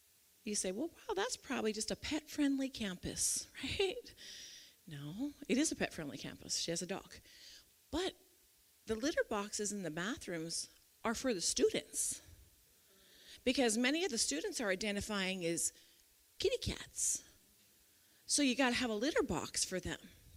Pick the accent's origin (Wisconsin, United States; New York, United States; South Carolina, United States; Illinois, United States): Illinois, United States; My sister, I just went to Chicago. I'm from Illinois, and I went to Chicago because my niece got married